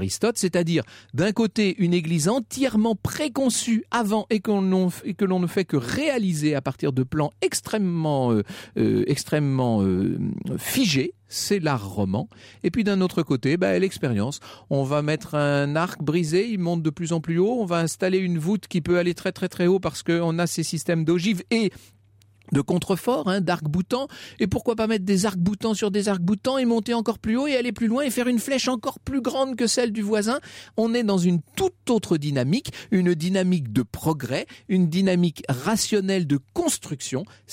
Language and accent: French; Poitiers, Nouvelle-Aquitaine, France; Moi, je suis de Poitiers, par exemple